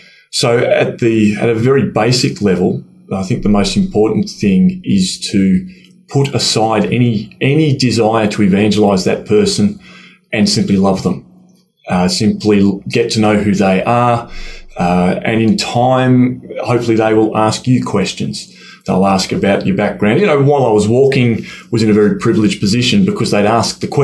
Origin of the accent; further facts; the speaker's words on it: Flinders Island, Tasmania, Australia; I grew up on Flinders Island out in Bass Strait. We had a very small Catholic church, St. Paul's.